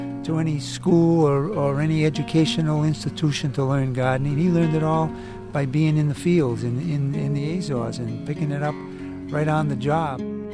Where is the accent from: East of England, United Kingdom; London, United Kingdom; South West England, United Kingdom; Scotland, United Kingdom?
South West England, United Kingdom; Bristol; I was born and raised in Bristol, so I've lived here all my life.